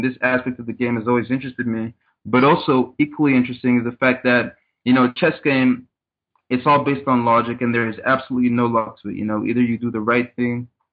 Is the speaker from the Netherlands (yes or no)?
yes; Netherlands; during my time growing up in the Netherlands